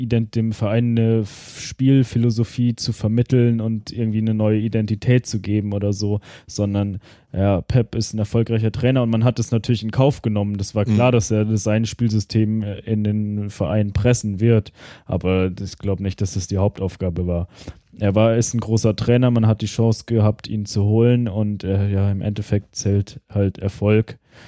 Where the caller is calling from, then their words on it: Leverkusen, North Rhine-Westphalia, Germany; Ich komme aus Leverkusen